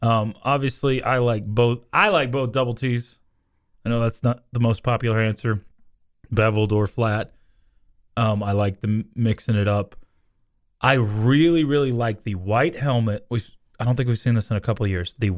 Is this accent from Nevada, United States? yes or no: no; Dumas, Texas, United States; I mean, I grew up in Dumas.